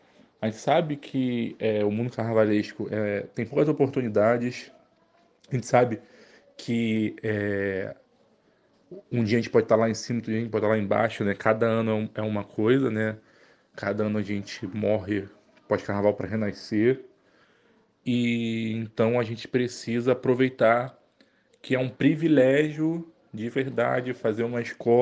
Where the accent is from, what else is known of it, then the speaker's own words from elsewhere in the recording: Rio de Janeiro, Brazil; nascida em Vigário Geral. Né? Até hoje a gente tem uma casinha lá que aluga, perto até da escola. A gente é da Leopoldina, a gente viveu e vive as delícias e dificuldades de viver nessa parte da cidade